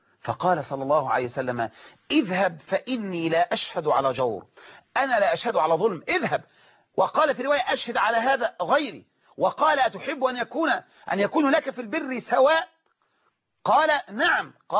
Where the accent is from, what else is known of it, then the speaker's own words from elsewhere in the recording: Egypt; عندنا في مصر